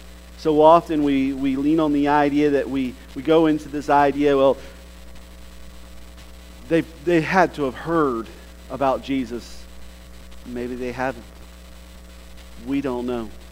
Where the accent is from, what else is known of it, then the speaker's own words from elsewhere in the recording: Jacksonville, Florida, United States; I grew up in Jacksonville